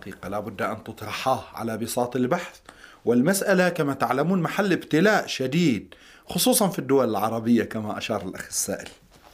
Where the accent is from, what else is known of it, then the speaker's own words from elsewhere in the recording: Lebanon; أنا في بلدي لبنان